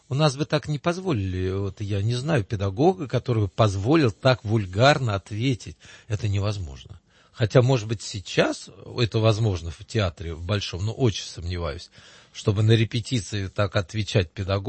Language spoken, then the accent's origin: Russian; Voronezh, Voronezh Oblast, Russia; now in Moscow, Russia; Я сам приехал из Воронежа, это правда большой город у нас считается, но я сам оттуда приехал в Москву